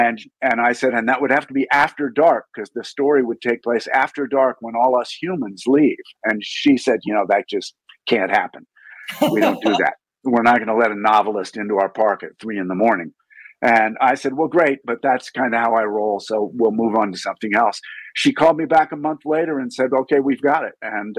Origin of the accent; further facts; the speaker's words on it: Greenwich, Connecticut, United States; moved away as an adult; also born or lived in New York; now in Idaho, United States; I was born out on Long Island in New York, and I was raised in a suburb of Connecticut called Greenwich. And I drifted out to Idaho in my late 20s